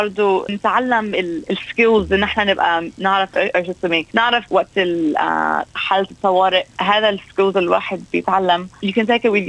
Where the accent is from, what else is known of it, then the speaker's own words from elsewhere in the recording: Alexandria, Alexandria Governorate, Egypt; now in Sydney, Australia; أنا أهلي من مصر وإحنا من اسكندرية مدينة ساحلية.